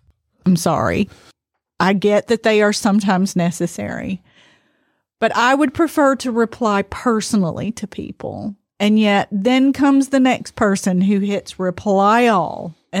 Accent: United Kingdom; Hello, I'm British.

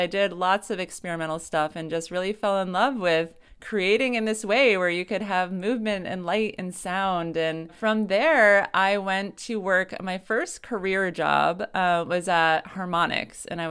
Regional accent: Connecticut, United States; My background is that I grew up in Connecticut in a small little town, and my mom is a painter.

